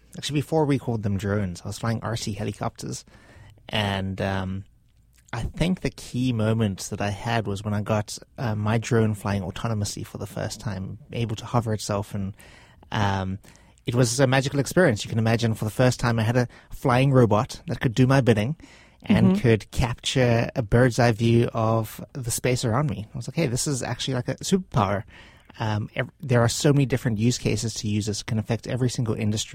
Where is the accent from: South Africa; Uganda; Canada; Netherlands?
South Africa; I went to college in South Africa. I'm South African. I've lived actually around the world a bit, but still kept my accent.